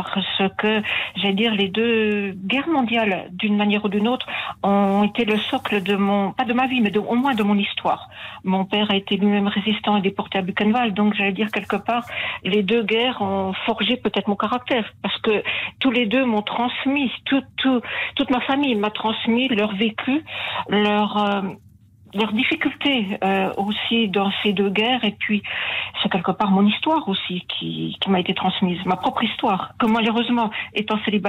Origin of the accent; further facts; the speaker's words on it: Belfort, Bourgogne-Franche-Comté, France; Je suis née à Belfort. Mon grand-père était d'origine italienne, mais né à Belfort. Mmh. Et bon, j'ai toujours vécu à Belfort.